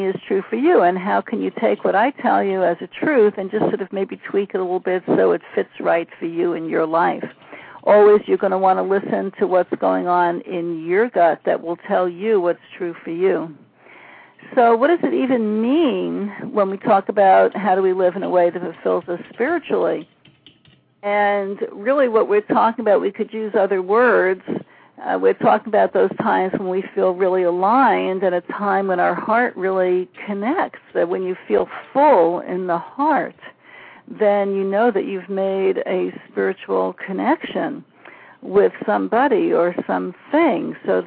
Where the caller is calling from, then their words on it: California, United States; I'm calling from Marin County, California, just north of San Francisco and the Golden Gate Bridge.